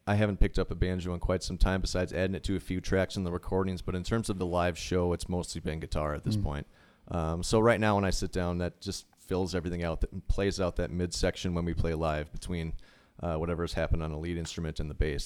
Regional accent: New London, Wisconsin, United States; now in Milwaukee, United States; I'm originally from New London, Wisconsin, which is kind of the center of the state or northeast a little bit.

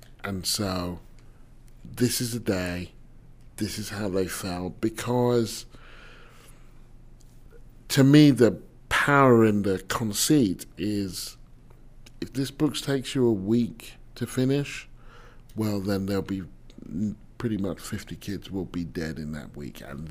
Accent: United Kingdom

